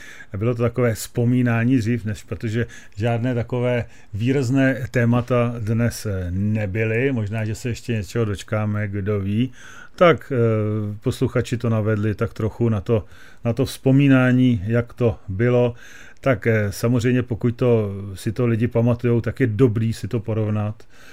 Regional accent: Plzeň, Plzeň Region, Czechia; i když jsem z Plzně.

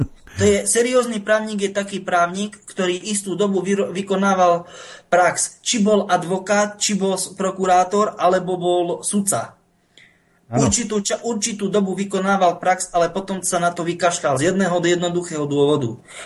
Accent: Brezno, Banská Bystrica Region, Slovakia; A žiaľ, 40 kilometrov od môjho rodiska pochádza ten pán. No, ja som z Brezna, pán pochádza z Banskej Bystrice.

